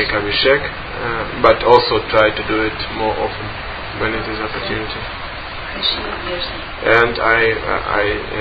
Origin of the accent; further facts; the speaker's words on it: Nizhny Tagil, Sverdlovsk Oblast, Russia; I came from Nizhny Tagil.